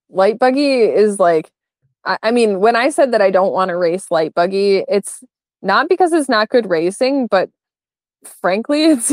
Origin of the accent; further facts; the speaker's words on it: Chicago, Illinois, United States; I came from Chicago area and I grew up more with like muscle cars.